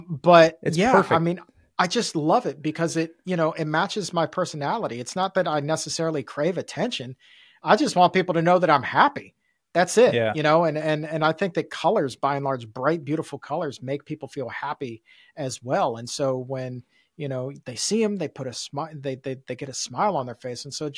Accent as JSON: {"language": "English", "region": "the South", "country": "United States", "tie": "born or raised there", "said": "Like, growing up in the South, I loved grits."}